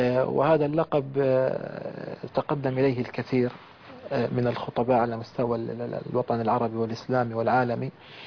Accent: Palestine; أنه كان عندنا في فلسطين شهداء وفي غزة

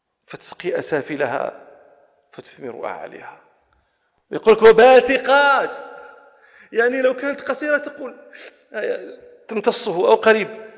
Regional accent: Rabat, Rabat-Salé-Kénitra, Morocco; أنا نشأت في الرباط. الرباط هذه مدينة ليس فيها نخل، هذه مدينة شاطئية، فلست لا أنا ولا أبائي لسنا من أهل البساتين النخل

